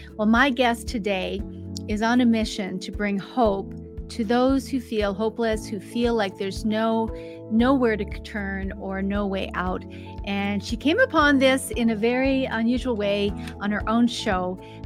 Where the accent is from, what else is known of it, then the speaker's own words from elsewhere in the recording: Canada; where I'm in Canada as well. So we are fellow Canadians here.